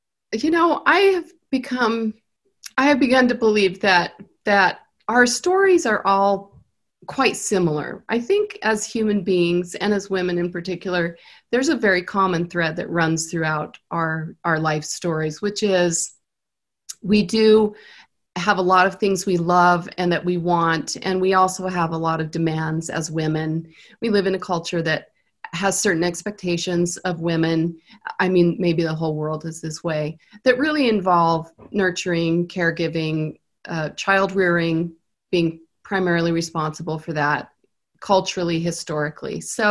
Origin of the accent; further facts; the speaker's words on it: Utah, United States; also born or lived in East Coast; So I was born in the East Coast, but raised primarily in school years here in Utah. And so I kind of think of myself as a Utah native.